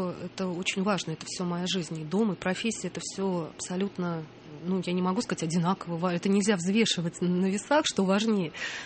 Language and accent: Russian; Moscow, Russia; born there; Я, знаете, я приезжаю, я родилась в Москве, я москвичка, и это город, где мне тоже очень хорошо.